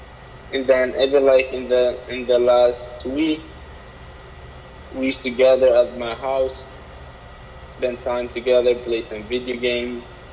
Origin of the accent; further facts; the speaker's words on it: Ibb, Ibb Governorate, Yemen; moved away; I grew up in Yemen, in the city Ib.